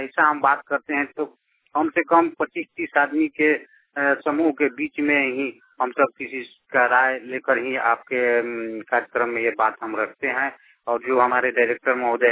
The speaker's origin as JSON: {"language": "Hindi", "town": "Motihari", "region": "Bihar", "country": "India", "said": "ग्राम Parshurampur, post Muradpur, थाना तुरगुले, जिला पूर्वी चंपारण, मोतिहारी। मैं एरिया कलर मोतिहारी से बोल रहा हूँ।"}